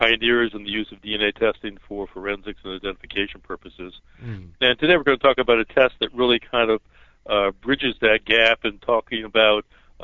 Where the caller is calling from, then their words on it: Cincinnati, Ohio, United States; I'm calling from Cincinnati, Ohio.